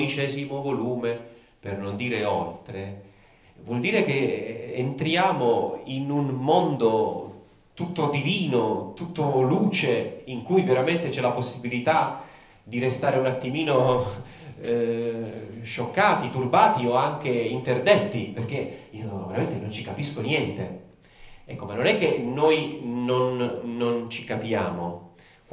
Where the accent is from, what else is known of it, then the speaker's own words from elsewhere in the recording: Apulia, Italy; È una meridionale, perdonatemi, voi che siete settentrionale, ed è una vicina di casa, perché il mio paese non è molto distante da Corato.